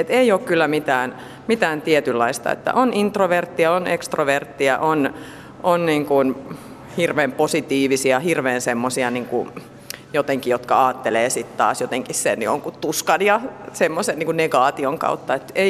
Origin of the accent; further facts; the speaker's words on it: Helsinki, Uusimaa, Finland; also born or lived in Espoo; mä oon helsinkiläinen taiteilija, vaikkakin mä oon syntynyt Espoossa, mutta että kyllä mä koen, että mä oon ihan täysiä helsinkiläinen.